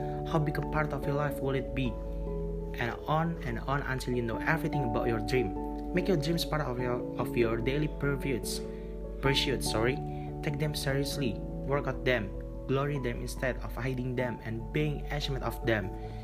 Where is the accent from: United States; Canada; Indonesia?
Indonesia; I'm from Indonesia, and I'm student in Telkom University, and my major is telecommunication.